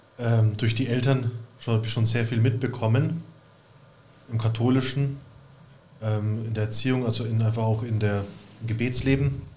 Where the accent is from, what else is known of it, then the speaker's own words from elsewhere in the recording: Kronach, Bavaria, Germany; Also meine Heimatort.